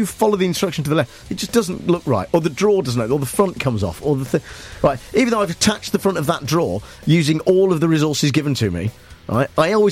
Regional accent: Nuneaton, West Midlands, United Kingdom; Some people who may have written a book about growing up in Nuneaton, you mean?

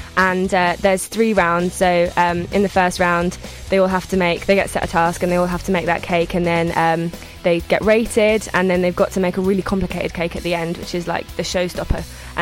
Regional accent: Beckenham, London, United Kingdom; one woman, Jane, who's on it, is from where I'm from

